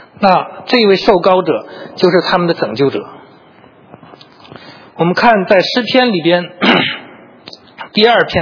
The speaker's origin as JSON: {"language": "Chinese", "country": "China", "said": "其实在西方的社会都不陌生，作为我们中国人可能是听的比较少。"}